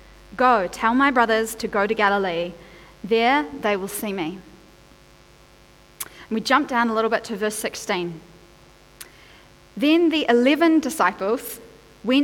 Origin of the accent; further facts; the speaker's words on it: Whangaparaoa, Auckland, New Zealand; because I was raised in Whangaparoa, so I very much grew up in the shadow of that maunga and on the beaches of the Waitemata.